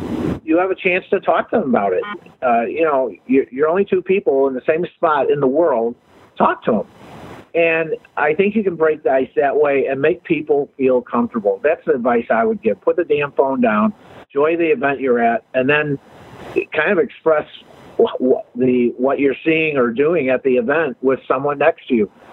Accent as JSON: {"language": "English", "town": "Chicago", "region": "Illinois", "country": "United States", "said": "I as I said, I'm from Chicago, and I was in town back in June"}